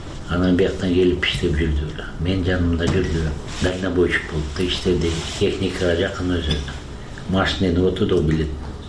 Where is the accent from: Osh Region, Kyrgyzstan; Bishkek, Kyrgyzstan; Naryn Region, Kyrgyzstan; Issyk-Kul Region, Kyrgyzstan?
Bishkek, Kyrgyzstan; Фрунзе шаарында төрөлгөм. Өмүр бою ушул жашагам.